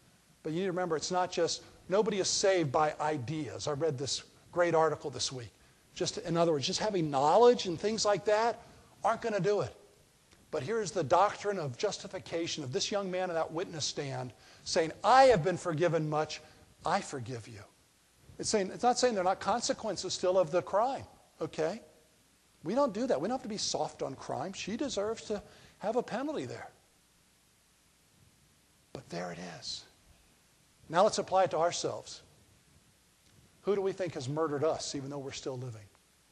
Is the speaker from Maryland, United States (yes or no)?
yes; Annapolis, Maryland, United States; Growing up in Annapolis, seeing how midshipmen lived